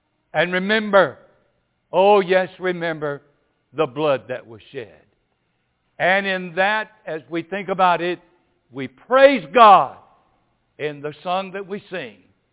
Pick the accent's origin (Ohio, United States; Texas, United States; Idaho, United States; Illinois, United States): Ohio, United States; Cleveland; I told him I was from Cleveland. He said they were trying to get rid of Cleveland.